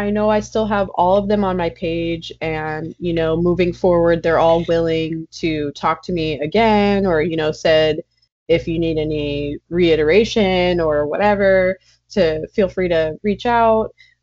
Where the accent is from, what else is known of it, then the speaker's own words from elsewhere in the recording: Long Branch, New Jersey, United States; born there; So I was born in Long Branch, and my sister was born in Morristown.